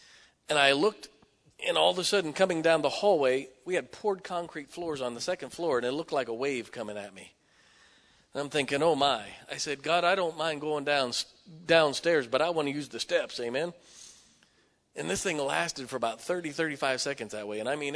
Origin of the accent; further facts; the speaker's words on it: Midwest, United States; You know, I'm from the Midwest, never heard of anything like that.